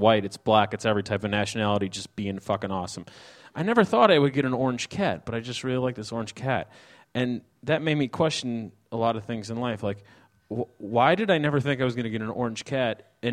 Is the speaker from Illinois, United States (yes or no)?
yes; Chicago, Illinois, United States; So the problem with this is, like, I'm from Chicago, and R's from Chicago